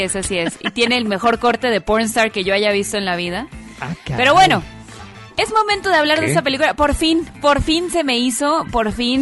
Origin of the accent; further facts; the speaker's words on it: Mexico; Eso es porque somos mexicanos.